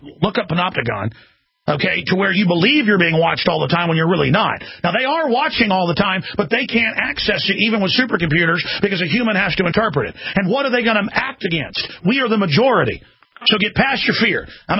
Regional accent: Dallas, Texas, United States; I grew up in Dallas and watched that go on.

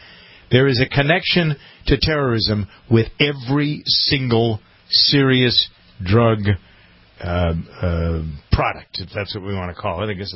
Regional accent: Framingham, Massachusetts, United States; I was there for 13 years, and it was my hometown station.

